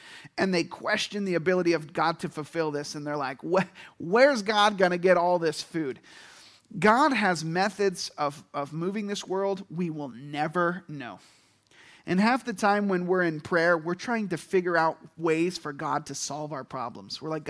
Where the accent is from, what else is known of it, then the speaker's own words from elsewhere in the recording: Pennsylvania, United States; A white-tailed deer, I come from Pennsylvania. There's more white-tail than people.